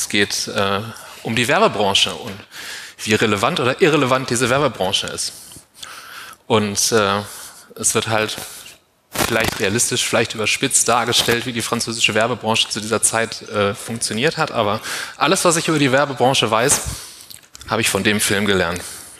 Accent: Hamburg, Germany; Hi, ich bin aus Hamburg.

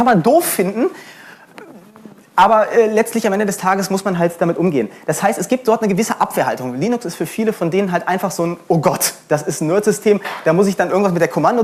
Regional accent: Berlin, Germany; ich komme ursprünglich, oder wir kommen aus Berlin

